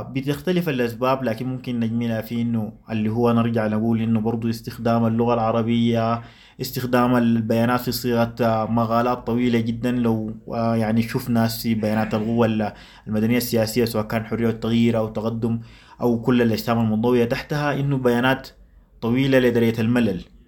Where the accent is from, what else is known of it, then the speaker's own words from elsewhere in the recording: Sudan; accent: Sudanese Arabic; وما في أجمل وأسهل وأمتع وحاجة بتخش العقل والقلب طوالي من لهجتنا السودانية